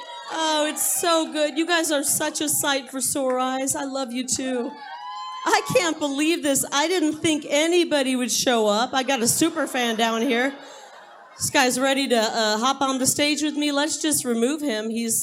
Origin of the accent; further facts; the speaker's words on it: Arizona, United States; We can handle the heat. We're from Arizona.